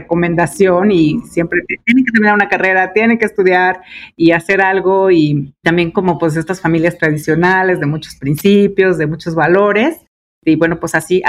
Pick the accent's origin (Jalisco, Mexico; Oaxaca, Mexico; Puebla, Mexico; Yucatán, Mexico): Oaxaca, Mexico; Yo soy oaxaqueña, de Valles Centrales, esa es mi región. Mi abuela fue una mujer de la sierra oaxaqueña